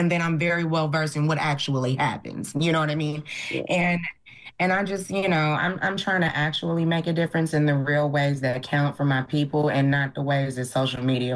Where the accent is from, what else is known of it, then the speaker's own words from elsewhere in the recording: Oakland, California, United States; I'm a Black woman. I'm from East Oakland, Seminary and Elizabeth Street, you know, native.